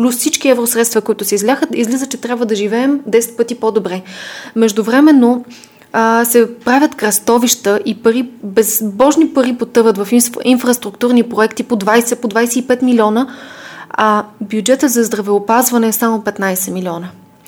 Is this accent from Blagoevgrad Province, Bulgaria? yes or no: yes; Blagoevgrad, Blagoevgrad Province, Bulgaria; казахте, че съм от Благоевград